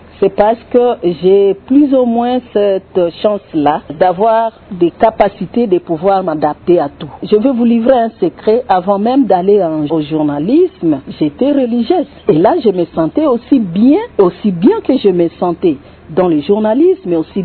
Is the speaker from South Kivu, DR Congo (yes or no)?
yes; Chabunda, South Kivu, DR Congo; born there; je suis né à Chabunda le 23 mars 1972 et j'ai 3 enfants.